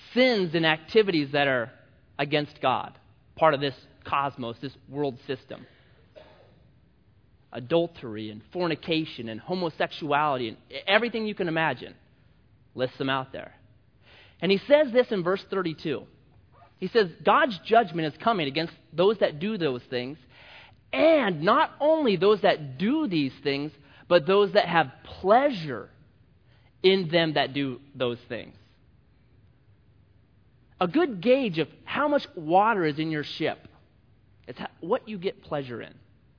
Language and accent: English; United States; I'm an American, so I was linked with it all.